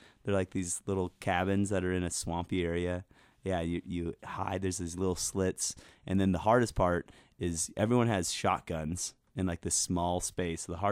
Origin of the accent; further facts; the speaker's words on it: Arkansas, United States; We grew up in Arkansas, which is like duck hunting central, brother.